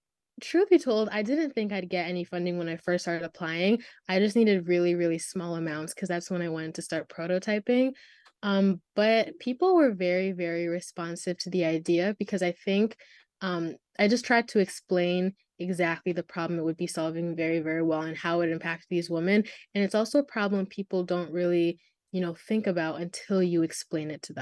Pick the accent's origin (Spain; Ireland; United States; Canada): United States; Byron, Illinois; So I'm from Byron, Illinois, which is a really, really small town, kind of like west, northwest of Illinois.